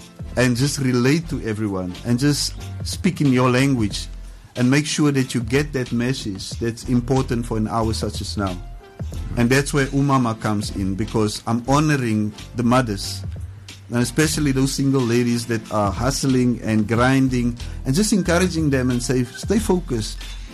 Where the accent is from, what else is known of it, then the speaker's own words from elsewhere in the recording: South Africa; I come from a very mixed and diverse background and family, and I'm embracing my heritage as a South African, and I'm portraying that through my music.